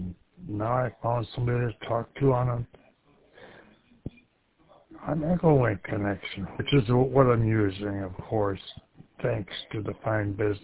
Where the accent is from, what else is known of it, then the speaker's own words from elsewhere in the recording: New Berlin, Wisconsin, United States; I am from Wisconsin, New Berlin. It's part of Milwaukee.